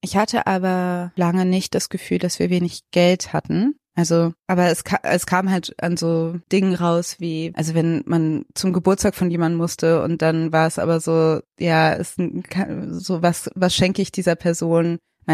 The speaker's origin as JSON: {"language": "German", "town": "Cologne", "region": "North Rhine-Westphalia", "country": "Germany", "tie": "born or raised there", "said": "Ich bin in Köln-Nippes aufgewachsen."}